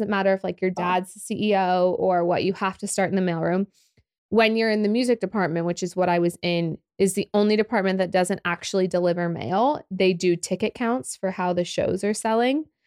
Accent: Oklahoma, United States; also born or lived in Los Angeles; now in Dallas, United States; I'm just a family's girl. Like I said, I'm from Oklahoma.

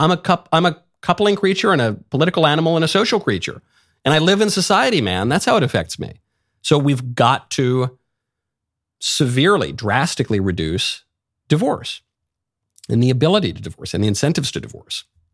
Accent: New York, United States; You know, I'm from New York. I lived in LA.

